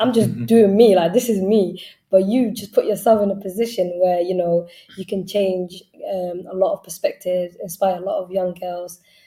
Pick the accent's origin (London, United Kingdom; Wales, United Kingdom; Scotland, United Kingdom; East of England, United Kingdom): London, United Kingdom; Brent; I'm from Brent, so it's just, I love the fact that he made it happen.